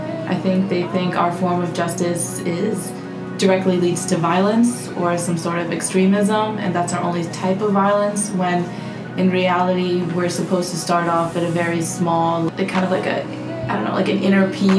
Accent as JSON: {"language": "English", "town": "Chicago", "region": "Illinois", "country": "United States", "said": "I'm from Chicago, so it's pretty far."}